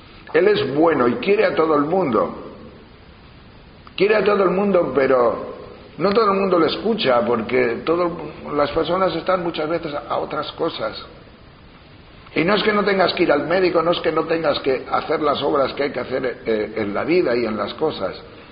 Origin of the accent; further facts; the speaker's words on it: Castile and León, Spain; Pero en algunos momentos me creo en mi tierra, porque yo soy de León, de las montañas de León, que son montañas grandonas igual que las de aquí.